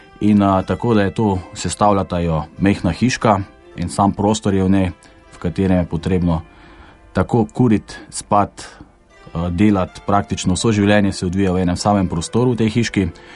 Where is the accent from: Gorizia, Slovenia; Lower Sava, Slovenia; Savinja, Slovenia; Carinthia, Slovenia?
Savinja, Slovenia; Solčava; konkretno prihajam iz Solčavskega